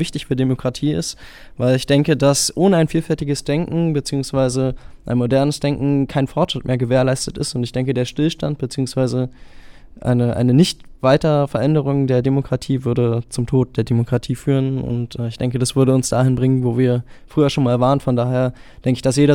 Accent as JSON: {"language": "German", "region": "Berlin", "country": "Germany", "said": "ich komme aus Berlin"}